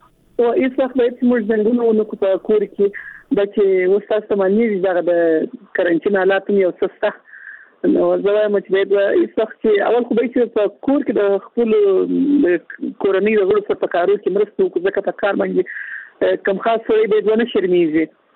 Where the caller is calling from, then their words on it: Kandahar, Afghanistan; له کندهار ولایت څخه مې اړیکه نیولې.